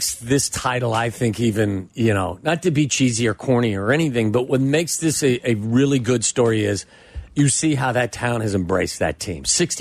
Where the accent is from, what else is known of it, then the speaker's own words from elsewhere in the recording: Cincinnati, Ohio, United States; when I was growing up in Cincinnati, I watched a ton of basketball on Channel 9.